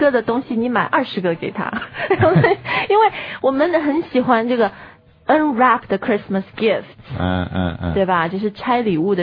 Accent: China; 反正作为中国人，你第一年看到

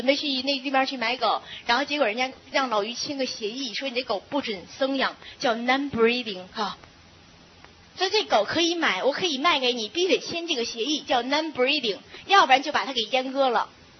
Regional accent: China; 我知道，终于知道你们中国人为什么这么笨了。

